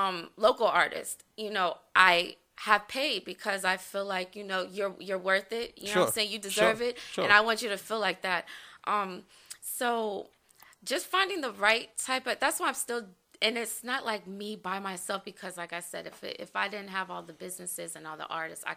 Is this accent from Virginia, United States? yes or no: yes; Woodbridge, Virginia, United States; I'm from Woodbridge. Mm. You know, this is my hood. I moved here when I was like 5 or 6.